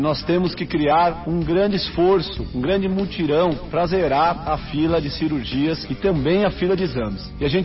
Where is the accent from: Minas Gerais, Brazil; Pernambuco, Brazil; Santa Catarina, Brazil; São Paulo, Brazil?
São Paulo, Brazil; Santo André; tenho 43 anos de idade, sou nascido aqui em Santo André. Fui criado na Vila Guilmar, cresci ali nos campinhos do IAPI jogando bola